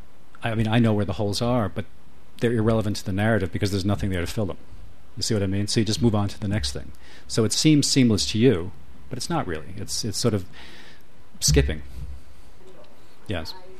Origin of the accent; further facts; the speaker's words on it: United States; as an American, we all sort of come to American cities and American history with certain constructs